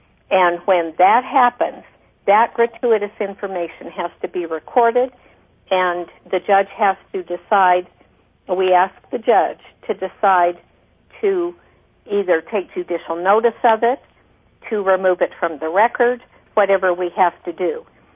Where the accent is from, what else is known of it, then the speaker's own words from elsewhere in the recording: Idaho, United States; when I was raised in Idaho, our neighbors were very important to us.